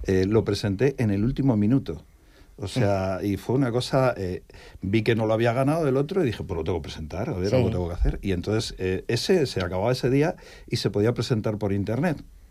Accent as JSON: {"language": "Spanish", "town": "Medina del Campo", "region": "Castile and León", "country": "Spain", "lives_now": "Madrid, Spain", "said": "Sí, yo soy castellano viejo."}